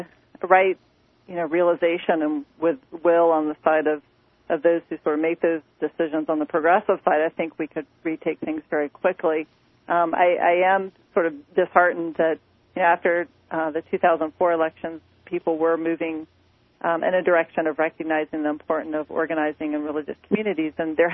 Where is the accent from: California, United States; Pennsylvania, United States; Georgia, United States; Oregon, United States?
Georgia, United States; Atlanta; I grew up in Atlanta, and I had many conservative family members and friends, and that's my touchstone.